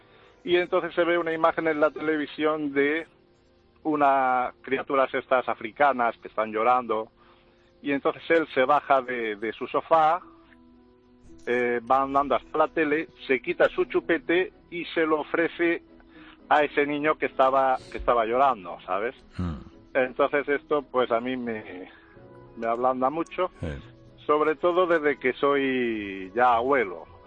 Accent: Barcelona, Catalonia, Spain; yo soy de aquí de Barcelona.

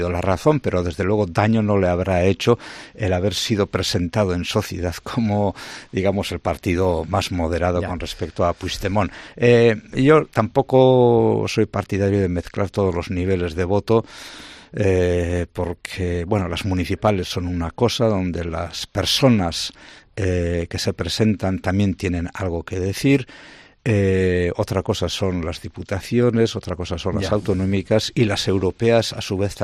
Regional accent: Andoain, Basque Country, Spain; Yo soy de Andoain

